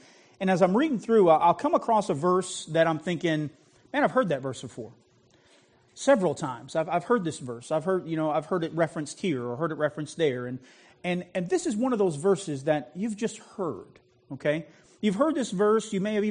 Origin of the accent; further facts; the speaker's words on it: United States; I mean, I'm an American. I look at miles per hour